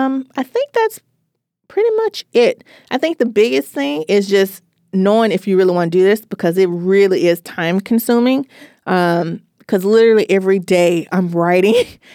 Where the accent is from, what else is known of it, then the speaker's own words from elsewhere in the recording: Memphis, Tennessee, United States; 304 is the street that I grew up on in Memphis, Tennessee.